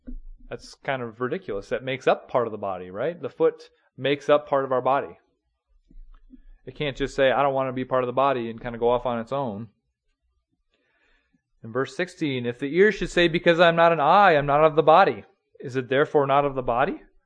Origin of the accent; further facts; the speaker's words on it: North Dakota, United States; There's one restaurant in my hometown, Amanda, in North Dakota.